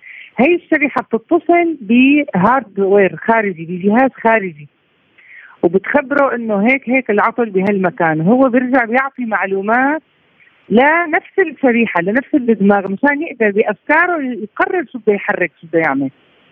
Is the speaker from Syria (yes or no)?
yes; Syria; نحن عندنا في سوريا كثير مثلا اللي عندهم شلل طرفين سفليين